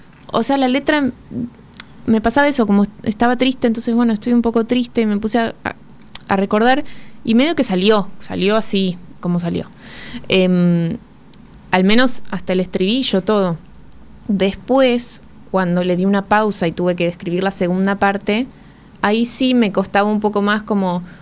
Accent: La Rioja, Argentina; also born or lived in Buenos Aires; En realidad nací acá en Buenos Aires, pero sí, a los meses me fui a vivir a La Rioja porque ahí ya vivían mis papás. Entonces, ahí me crié.

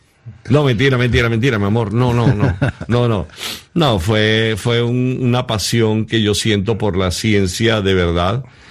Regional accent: Calabozo, Guárico, Venezuela; Es un pueblo del llano venezolano, en el centro del país, en el mero corazón del centro de Venezuela. Ahí está ese pueblo llanero, que alguna vez fue capital de esa provincia que se llama Guárico.

